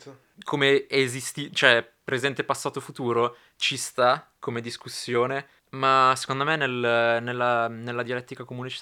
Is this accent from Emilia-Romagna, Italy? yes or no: no; Apulia, Italy; Vabbè, raga, sono pugliese.